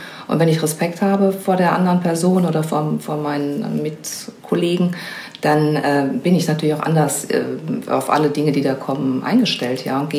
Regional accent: Dortmund, North Rhine-Westphalia, Germany; Aber ich komme aus Dortmund

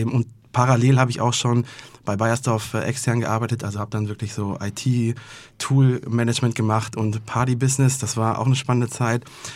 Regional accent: Remagen, Rhineland-Palatinate, Germany; ich bin Rheinländer. Im Herzen und auch wirklich. Also ich komme aus dem kleinen Städtchen Remagen, bin da relativ schnell hingezogen, also habe dann da über 20 Jahre gewohnt.

